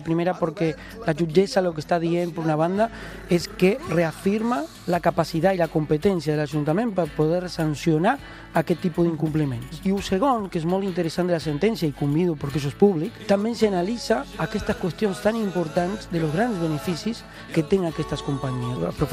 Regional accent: Montevideo, Uruguay; now in Sabadell, Spain; com sóc un sabadellenc que va néixer a Montevideo, uruguaià

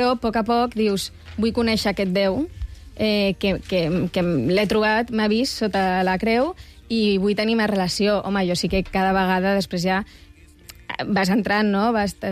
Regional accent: Barcelona, Catalonia, Spain; now in Tarragona, Spain; Ara mateix de Tarragona, però jo soc de Barcelona.

